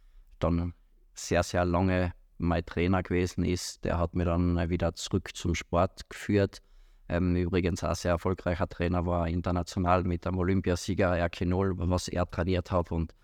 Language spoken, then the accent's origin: German; Tristach, Tyrol, Austria; Ich bin in Tristach aufgewachsen